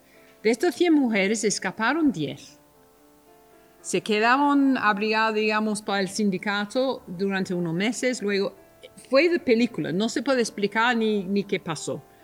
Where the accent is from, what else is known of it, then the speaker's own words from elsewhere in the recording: London, United Kingdom; Spanish is a second language; now in Spain; soy inglesa de Londres y no hablo todavía, después de 30 años aquí, no hablo muy bien el cristiano